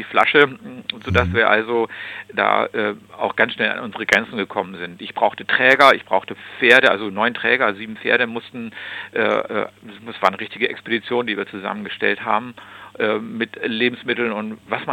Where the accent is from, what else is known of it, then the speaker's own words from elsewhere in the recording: Lower Saxony, Germany; ich komme aus dem Südrand der Lüneburger Heide, 30 Meter über dem Meeresspiegel stehe ich hier jetzt gerade am Telefon.